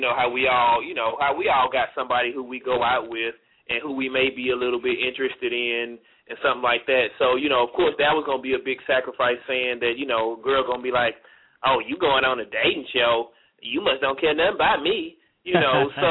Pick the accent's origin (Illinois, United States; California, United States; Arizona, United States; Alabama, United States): Alabama, United States; Mobile; also born or lived in Tennessee / Oklahoma; I lived in Tennessee 2 years, born and raised in Mobile, lived in Oklahoma for a little while.